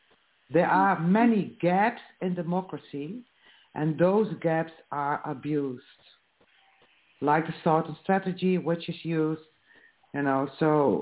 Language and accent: English; Netherlands; I am from the Netherlands.